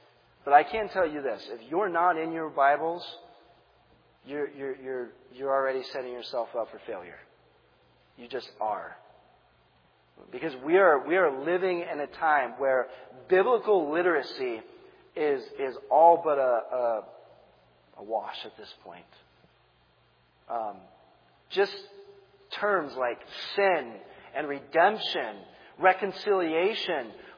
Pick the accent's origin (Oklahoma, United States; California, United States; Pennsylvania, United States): California, United States; San Diego; I'm from San Diego, so surfing was big out there.